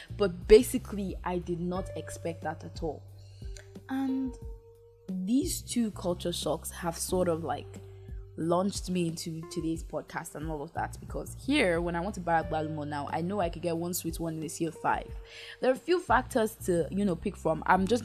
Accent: Uyo, Akwa Ibom, Nigeria; now in Abuja, Nigeria; I live in Abuja, but I was born in Akwa Ibom State. And in Akwa Ibom State in Uyo, where I was born, where I used to live like my younger years

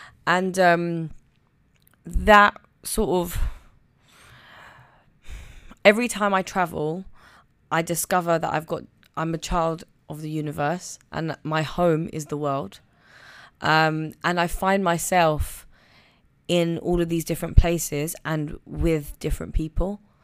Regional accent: Zambia; So I used to have … I grew up in Zambia, and my mum would put me on a plane and send me to London, just because my aunties and stuff were here during the holidays.

